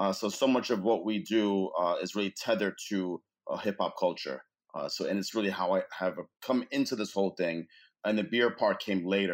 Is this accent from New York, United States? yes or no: yes; Flushing, New York, United States; I grew up in Flushing, Queens.